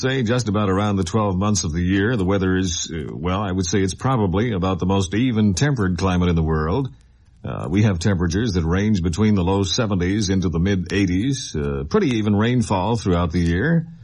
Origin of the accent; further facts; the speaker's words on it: Sydney, New South Wales, Australia; moved away as an adult; also born or lived in Vancouver, Canada; now in Honolulu, United States; From Sydney, Australia, the land of Down Under.